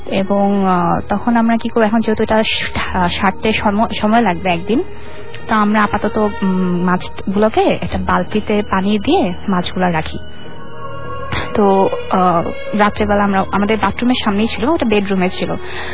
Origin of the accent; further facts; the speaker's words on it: Auliyabad, Dhaka Division, Bangladesh; আমার গ্রামের বাড়ি হচ্ছে ঢাকা জেলার দোহার থানার আউলিয়াবাদ গ্রামে। আমার মা বাবা যেহেতু কাজিন ছিলেন, সো তাদের গ্রামের বাড়ি পাশাপাশি, মানে একটা হচ্ছে আউলিয়াবাদ আর একটা হচ্ছে মহাবতপুর।